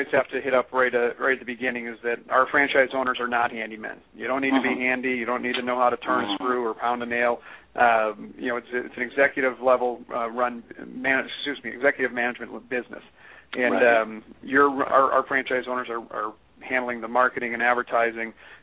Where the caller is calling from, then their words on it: Ann Arbor, Michigan, United States; I'm in Ann Arbor, Michigan